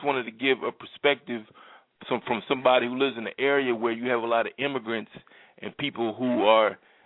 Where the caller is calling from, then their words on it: Philadelphia, Pennsylvania, United States; Yeah, I'm calling from Philadelphia. Sometimes I don't call in because I have an ethnic sounding voice